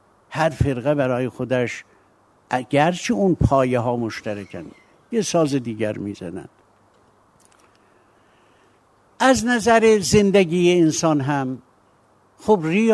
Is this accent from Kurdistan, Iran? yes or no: yes; Kurdistan, Iran; و از قضا اون ولایت ما کردستان، مشایخ نقشبندی و قادرینا می آمدن، پدر بزرگ من، پدرم مرده بود، پدر بزرگ من، من 4-5 سال داشتم، برای من یکی از اون مشایخ دعای معرفت گرفته بود.